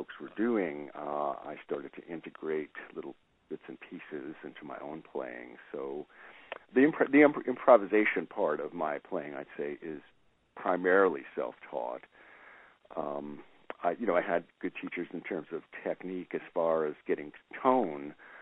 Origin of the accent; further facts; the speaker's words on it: New York, United States; I would say also, growing up in New York, there were at least three jazz stations.